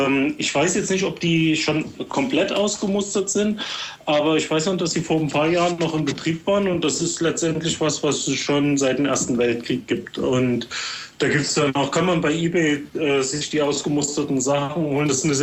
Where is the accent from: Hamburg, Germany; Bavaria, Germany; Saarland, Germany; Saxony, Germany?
Saxony, Germany; Plauen; also in Plauen, wo ich herkomme, da ist das immer Mittwoch 15 Uhr.